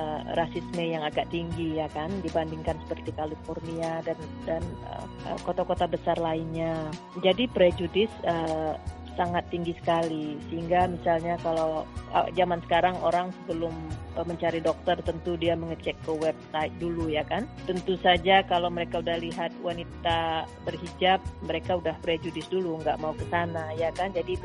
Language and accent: Indonesian; Indonesia; now in Myrtle Beach, United States; Ya, biasalah kita dari Indonesia ya kan, kita biasa dengan udara tropik.